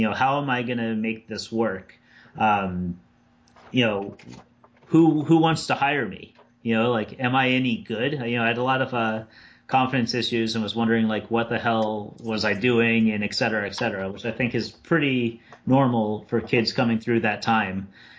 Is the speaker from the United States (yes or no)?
no; Bermuda; I'm originally from Bermuda. So I still have a lot of family down there and whatnot.